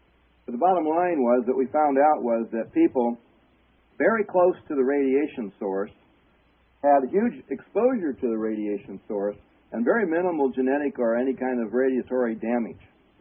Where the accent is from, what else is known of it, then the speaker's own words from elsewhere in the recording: Ann Arbor, Michigan, United States; born there; I was born in Ann Arbor at the University of Michigan Hospital.